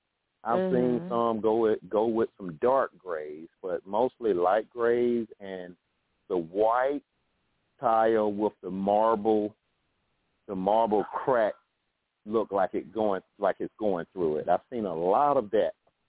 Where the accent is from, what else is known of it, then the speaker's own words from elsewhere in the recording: Alabama, United States; Well, you know, I'm from Alabama, so I like the country feel anyway.